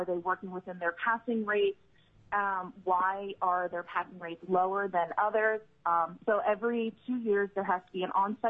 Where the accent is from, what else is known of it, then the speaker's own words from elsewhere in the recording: Magnolia, Delaware, United States; I am originally from Magnolia, Delaware